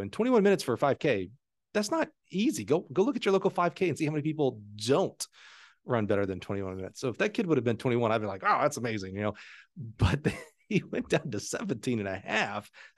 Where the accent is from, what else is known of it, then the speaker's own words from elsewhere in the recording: Alabama, United States; I'm from Alabama, so that probably is 10 in my math world.